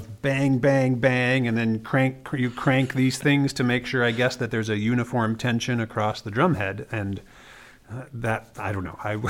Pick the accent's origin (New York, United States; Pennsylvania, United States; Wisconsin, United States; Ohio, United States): Wisconsin, United States; I started my undergraduate in Wisconsin. I'm from Wisconsin